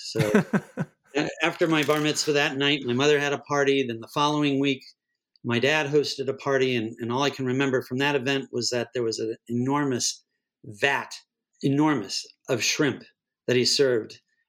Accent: Scottsdale, Arizona, United States; I grew up in Scottsdale, Arizona.

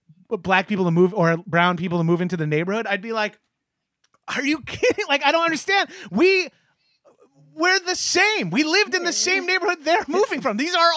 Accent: Freeport, New York, United States; I grew up in Freeport. I was the like one of the like the 12 white families in like an all black and Hispanic neighborhood, all black and Hispanic school.

